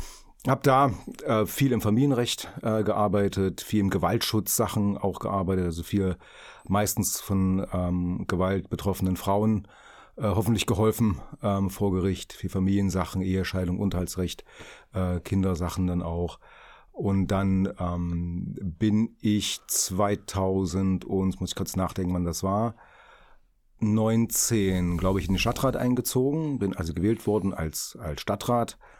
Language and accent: German; Erfurt, Thuringia, Germany; Ich bin in Erfurt geboren, also das heißt ja landläufig Puffbohne. Der eine oder andere kennt es vielleicht noch, es gab mal am Schrembach eine Kinderklinik, ist lange her, ich bin auch keine 20 mehr, also es gab es damals. Da bin ich geboren